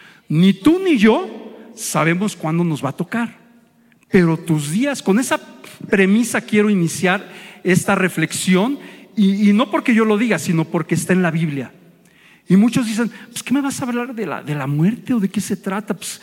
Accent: Mexico; ¿Y qué decimos como buenos mexicanos con con los dichos?

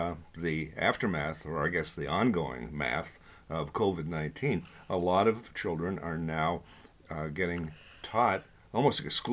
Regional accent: Sault Ste. Marie, Ontario, Canada; he and I grew up in Sault Ste. Marie, Ontario

